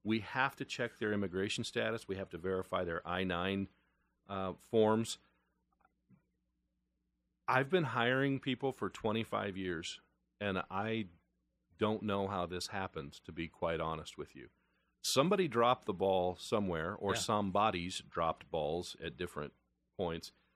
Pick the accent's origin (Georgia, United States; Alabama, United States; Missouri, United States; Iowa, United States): Iowa, United States; born there; I said, Danny, I was born here in Iowa, you know.